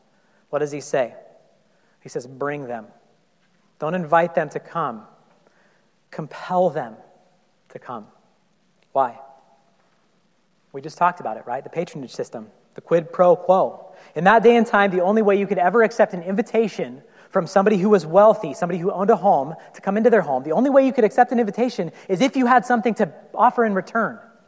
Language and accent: English; Truckee, California, United States; I can remember growing up in Truckee with the snow outside